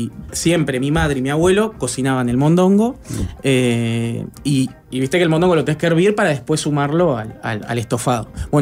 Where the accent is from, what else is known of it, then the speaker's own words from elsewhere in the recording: Aguas Corrientes, Canelones, Uruguay; Yo soy de Aguas Corrientes. O sea, soy de Canelones, pero mi madre y mis abuelos son de Aguas Corrientes y me crié mayormente lo que sería mi infancia en Aguas Corrientes